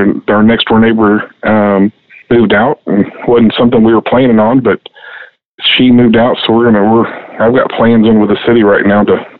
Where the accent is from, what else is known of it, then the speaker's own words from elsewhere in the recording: Galveston, Texas, United States; I grew up in Galveston, so I've got a shrimp sandwich on there